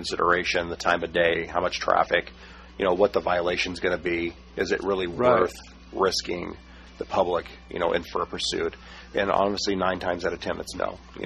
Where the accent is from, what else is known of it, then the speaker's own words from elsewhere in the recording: Washington, United States; You know, I come from Washington State. You know, I worked up there 11 years